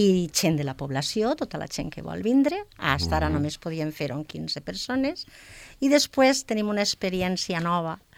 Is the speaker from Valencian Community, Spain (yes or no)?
yes; Alginet, Valencian Community, Spain; now in Formentera, Spain; Jo sóc d'un poble de la Comunitat Valenciana que es diu Alginet, a 16 quilòmetres de València.